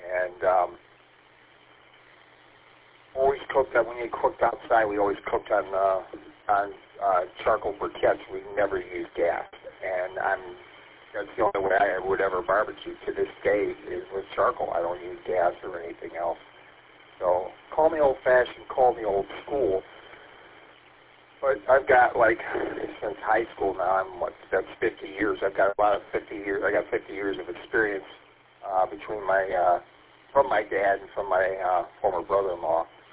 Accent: St. Louis, Missouri, United States; we'd go to a pretty well-known restaurant over on the east side, which is near my hometown of St. Louis

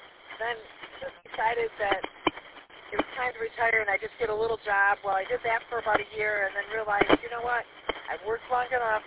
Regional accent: Columbiaville, Michigan, United States; I grew up in the Columbiaville area and went to school at Lakeville Schools in Otisville

